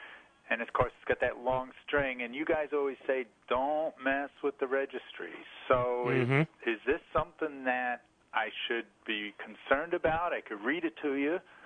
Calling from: Greece; Hi, I'm calling from Greece.

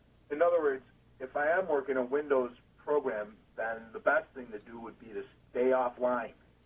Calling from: Irondequoit, New York, United States; I'm calling from Irondequoit.

